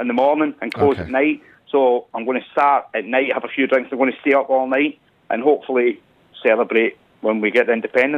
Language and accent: English; Scotland, United Kingdom; accent: Scottish; My wife says I'm losing my accent. I mean, she's always saying I can't hear the Scottish accent, you know?